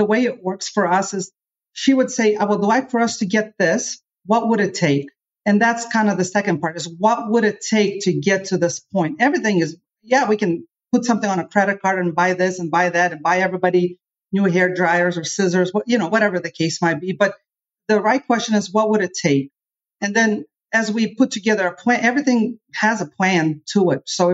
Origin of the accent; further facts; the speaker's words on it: Louisville, Kentucky, United States; So originally, my family is from Russia. We got here when I was 10 years old. So I grew up pretty much in Louisville, in Kentucky.